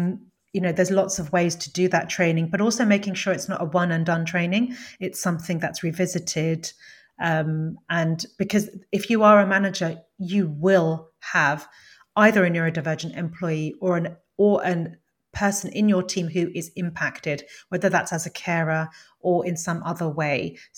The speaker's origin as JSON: {"language": "English", "country": "United Kingdom", "said": "in none of them did I feel I could show up as British Indian woman who was the carer for an autistic child."}